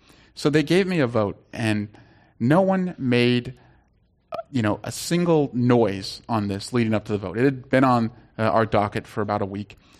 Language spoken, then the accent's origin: English; Dublin, Leinster, Ireland; So I grew up in Dublin and I was on the Dublin City Council. And when I was growing up as a kid, I played soccer in the neighboring communities because Dublin didn't have a competitive soccer league.